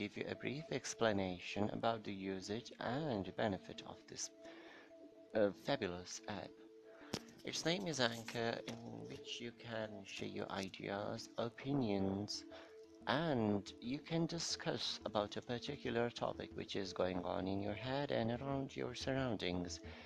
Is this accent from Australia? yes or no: no; Pakistan; from Pakistan.